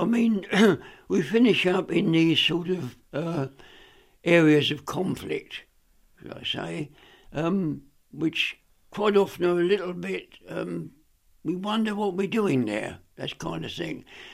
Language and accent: English; Brighton, South East England, United Kingdom; also born or lived in Mayfield; But all my life, I've lived in Brighton. So from the age of a few months old, I've always lived in Brighton.